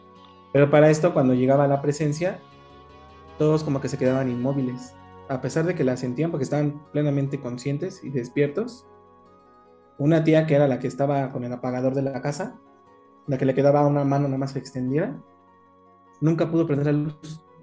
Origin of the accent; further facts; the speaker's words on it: Tlaxcala, Mexico; porque ellos venían de Tlaxcala, que es donde es mi pueblo, ¿no?